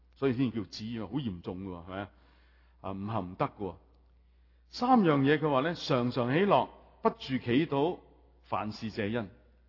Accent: Hong Kong; 我哋香港人都好忙嘅吓，好快吓

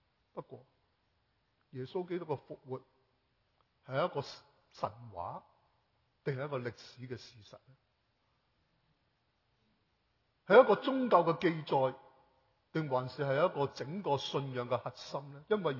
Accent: Hong Kong; 我哋嚟自香港或者知

